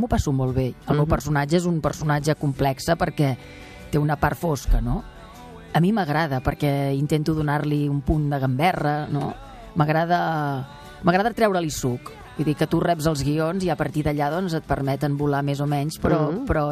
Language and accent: Catalan; Catalonia, Spain; born there; jo no puc ser actriu perquè he nascut a Catalunya. No he nascut a Amèrica.